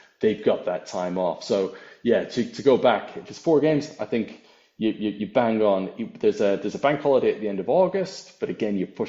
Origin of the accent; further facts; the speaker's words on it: Winnipeg, Manitoba, Canada; now in United Kingdom; I grew up in Winnipeg as a child in Canada